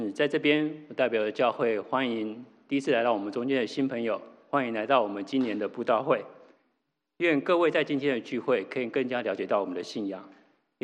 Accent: Taiwan; 我是一个在台湾长大的孩子，台湾是个包容性还蛮大的地方，所以庙宇、佛堂或什么的宗教团体其实都还蛮普遍的。我的家庭呢，在台湾没有特别宗教信仰，

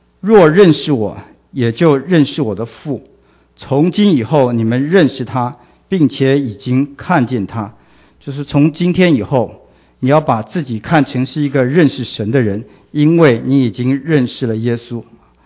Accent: China; now in United States; 那这个观念不是我们来到美国才有的，我们中国人几千年来差不多就是这个观念。

